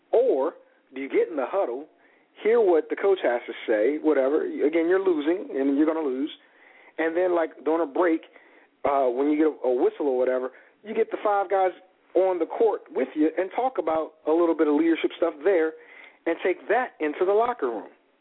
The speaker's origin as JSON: {"language": "English", "town": "Washington", "region": "District of Columbia", "country": "United States", "said": "I'm from Washington, D.C., and I know when I hear BS, okay?"}